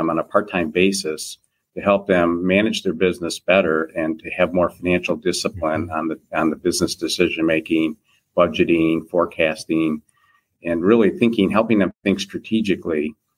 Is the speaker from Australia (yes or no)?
no; Detroit, Michigan, United States; So I started my career in where I grew up in Detroit, Michigan.